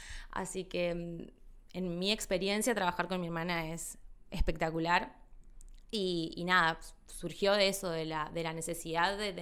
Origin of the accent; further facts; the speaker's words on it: Corrientes, Argentina; Yo estudié en Resistencia y soy de Corrientes Capital.